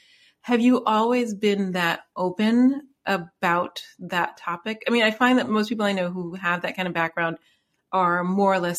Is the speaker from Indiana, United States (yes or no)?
no; New York City, New York, United States; I went there after graduate school. I'm from New York City and then I live here, but that was